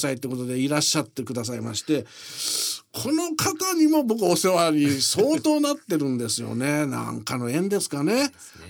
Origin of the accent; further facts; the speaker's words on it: Nihonmatsu, Fukushima, Japan; 今回私はね、福島県二本松市というところ出身なんですが